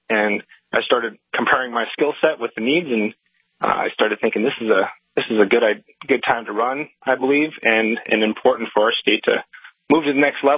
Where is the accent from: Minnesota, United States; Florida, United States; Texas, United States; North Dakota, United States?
North Dakota, United States; Mandan; I'm from Mandan originally, from New England, south of Dickinson, southwest corner of the state.